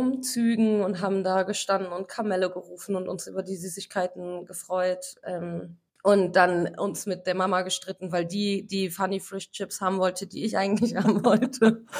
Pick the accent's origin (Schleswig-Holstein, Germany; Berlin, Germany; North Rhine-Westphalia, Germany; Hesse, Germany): North Rhine-Westphalia, Germany; Cologne; Ja, also ich bin in Köln und Umgebung groß geworden